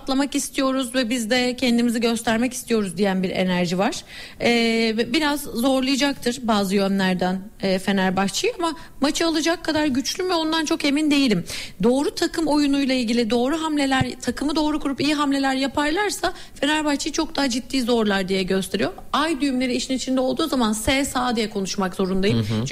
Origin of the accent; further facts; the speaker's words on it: İzmir, Turkey; ben İzmirliyim